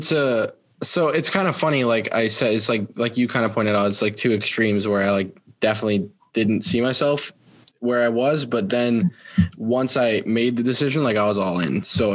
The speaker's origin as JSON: {"language": "English", "region": "Minnesota", "country": "United States", "tie": "born or raised there", "said": "But yeah, no, I grew up in Minnesota. I've never lived anywhere else."}